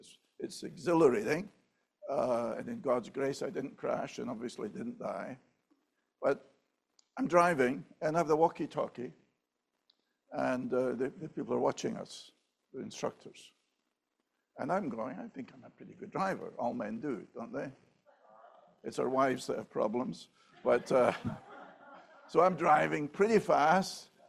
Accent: Scotland, United Kingdom; I'm Scottish. We don't overemphasize that too much. You know, we're not as warm and fuzzy as most Americans

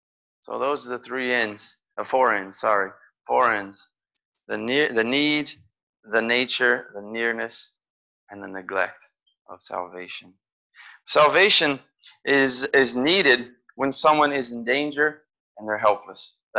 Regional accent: Brazil; I grew up in Brazil, and I lived in Brazil, and we were going to come to the States for the summer

